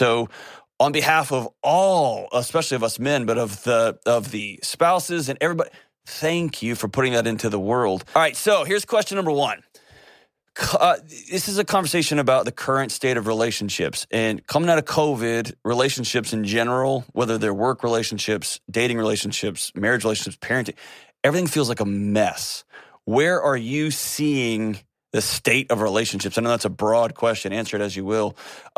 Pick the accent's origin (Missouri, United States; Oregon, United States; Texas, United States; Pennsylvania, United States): Texas, United States; moved away; I'm a lifelong Texan. I was born and raised in Texas before I came here